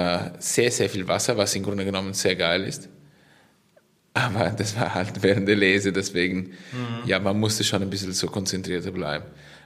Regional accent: Piacenza, Emilia-Romagna, Italy; German is a second language; now in Germany; Ungefähr Piacenza, ja. Ich habe noch einen sehr starken Akzent. Oder Dialekt, wie sagt man? Dialekt, ja.

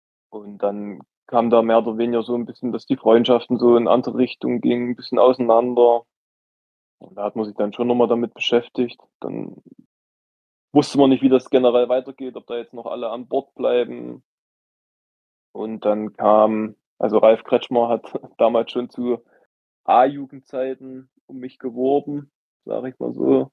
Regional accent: Zingst, Saxony-Anhalt, Germany; das war so ein bisschen ein Dorf in der Nähe von meinem Heimatort Zingst. Jetzt wird jeder lachen und denkt an der Ostsee, aber nee, tatsächlich neben Nebra. Und das war so Saalekreis

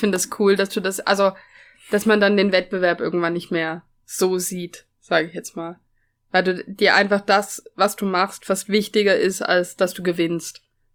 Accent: Germany; also eben, ich bin ja Deutscher

